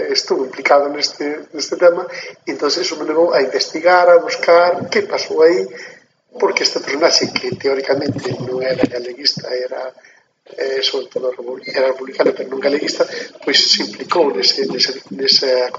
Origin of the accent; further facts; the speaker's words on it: Galicia, Spain; pero, sobre todo, son galego.